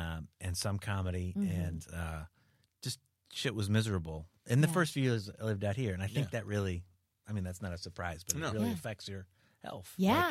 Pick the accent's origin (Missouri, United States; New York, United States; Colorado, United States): Missouri, United States; Webster Groves; I grew up in St. Louis.